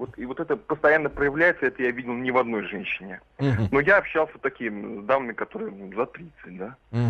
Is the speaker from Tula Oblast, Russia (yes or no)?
no; Moscow, Russia; Нет, я москвич.